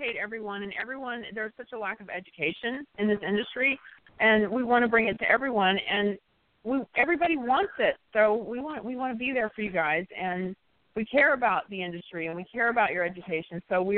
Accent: Texas, United States; And, of course, I am from Texas, and Bruce is from California

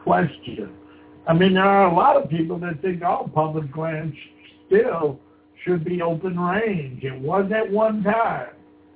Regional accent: Buffalo, New York, United States; I loved growing up in St. Gerard's Parish in Buffalo, New York. That was a really wonderful place to grow up.

